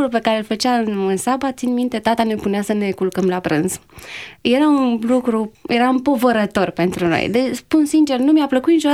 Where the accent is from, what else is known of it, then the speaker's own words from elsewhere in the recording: Bucharest, Romania; born there; M-am născut în București, într-o familie adventistă.